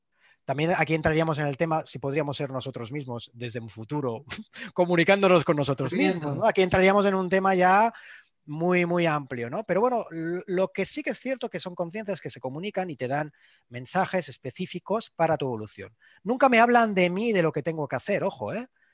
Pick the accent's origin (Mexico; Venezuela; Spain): Spain; first language Catalan; Spanish is a second language; yo hablo catalán, yo soy catalán parlante, y siempre me hablan en castellano, siempre, en español.